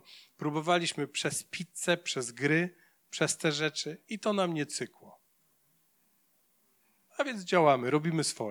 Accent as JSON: {"language": "Polish", "town": "Oława", "region": "Lower Silesian Voivodeship", "country": "Poland", "said": "Ja nie jestem z Jeleniej Góry, jestem z Oławy, więc blisko tutaj Szczelin też znam, z miasta o połowę mniejszego niż Jelenia Góra"}